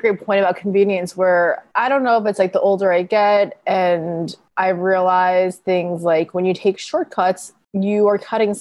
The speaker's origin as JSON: {"language": "English", "region": "New York", "country": "United States", "tie": "born or raised there", "said": "I grew up on Long Island. I went to malls all the time."}